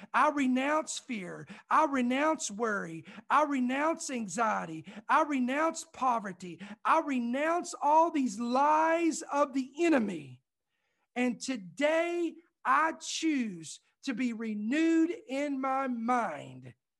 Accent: Louisville, Kentucky, United States; now in Georgia, United States; Now I'm in the great state of Georgia, but I was born and raised in Kentucky. That's why I always talk about I'm a Kentucky boy by heart, because I was born in Louisville, Kentucky.

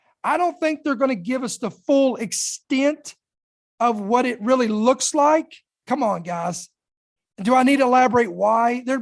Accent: United States; Because I am an American. This is where I live. This is my earthly citizenship.

